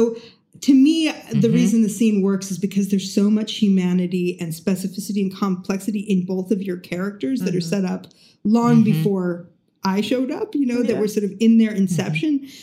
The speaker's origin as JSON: {"language": "English", "town": "Ibiza", "region": "Balearic Islands", "country": "Spain", "tie": "born or raised there", "said": "I grew up in Ibiza, Spain, and we didn't have access to English books, and I was an American."}